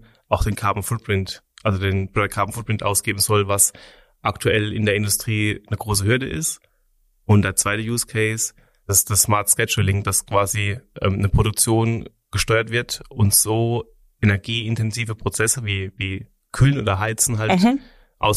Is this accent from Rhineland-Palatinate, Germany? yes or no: yes; Rhineland-Palatinate, Germany; also born or lived in Istanbul, Turkey; ich bin auch aufgewachsen hier in der Nähe von Kaiserslautern, also nicht schon in der Südpfalz, aber jetzt nicht sehr weit weg.